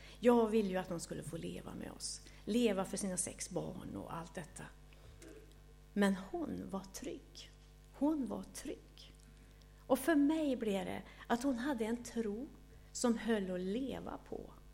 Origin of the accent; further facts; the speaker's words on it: Västra Götaland County, Sweden; Jag brukar också säga att jag är dalslänning. Det är ju väldigt viktigt.